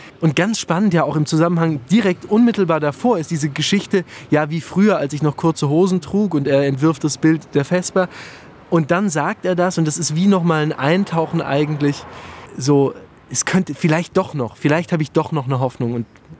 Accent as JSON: {"language": "German", "town": "Mainz", "region": "Rhineland-Palatinate", "country": "Germany", "said": "Ich komme aus Mainz, bin fast 25 Jahre alt und studiere an der Bayerischen Theaterakademie August Everding Schauspiel."}